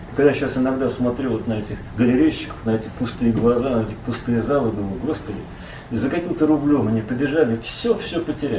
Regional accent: Moscow, Russia; Я ему по-эстонски ответил, я из Москвы.

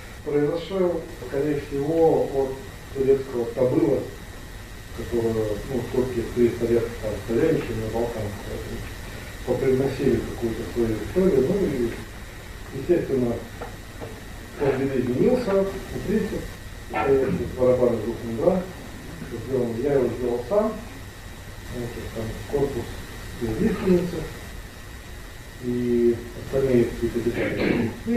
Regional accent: Moldova; переводит молдавского, откуда я родом, в Молдавии.

